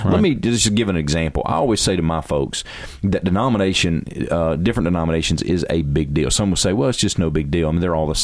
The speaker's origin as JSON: {"language": "English", "country": "United States", "said": "And I'm an American."}